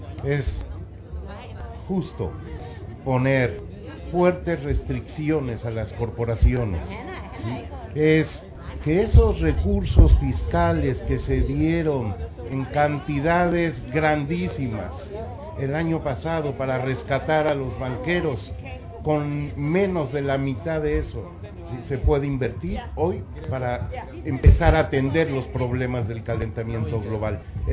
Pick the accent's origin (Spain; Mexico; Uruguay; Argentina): Mexico; Venimos de varios países, yo vengo de México.